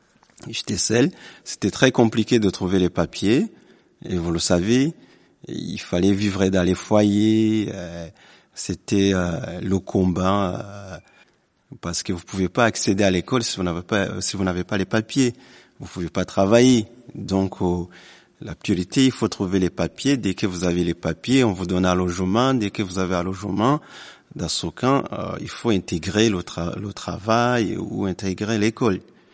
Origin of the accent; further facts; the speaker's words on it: Rwanda; born there; Je suis né au Rwanda.